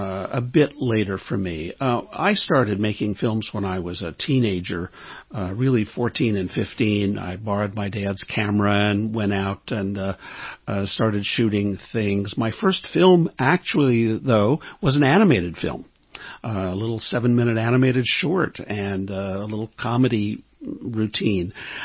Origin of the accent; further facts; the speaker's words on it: Detroit, Michigan, United States; Yes, I grew up in Detroit, Michigan.